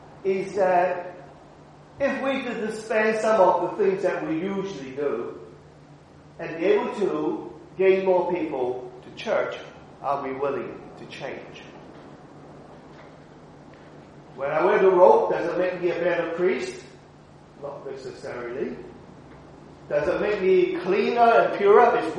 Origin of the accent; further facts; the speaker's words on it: New Zealand; also born or lived in Hong Kong / Singapore; Well, I grew up in New Zealand, and of course, beautiful country.